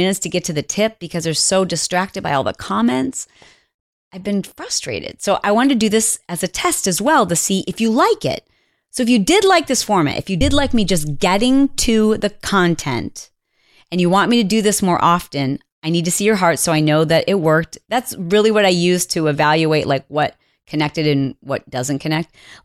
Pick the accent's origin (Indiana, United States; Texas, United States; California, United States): Indiana, United States; I want her to say my name and say that I'm from Indiana.